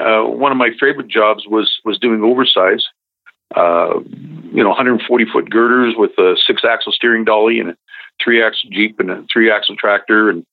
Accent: Fenelon Falls, Ontario, Canada; Fenland Falls, Ontario, the jewel of the Kawarthas, about 90 minutes north of Toronto.

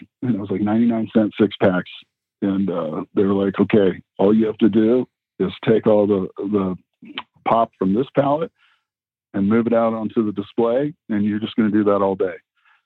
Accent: Colorado Springs, Colorado, United States; also born or lived in Brooklyn; So I'm 48. I've grew up in Colorado my whole life. I was born in Brooklyn. My dad was in the Coast Guard. Then we moved to Colorado Springs

